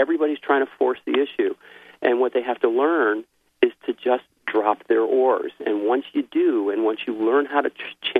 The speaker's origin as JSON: {"language": "English", "region": "New England", "country": "United States", "tie": "born or raised there", "said": "I grew up in New England, and in the 50s and 60s, I date myself"}